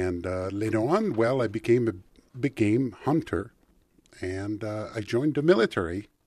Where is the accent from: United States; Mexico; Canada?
Canada; Quebec; born there; and I was born in Quebec, and I used to be a trapper, taught by my dad.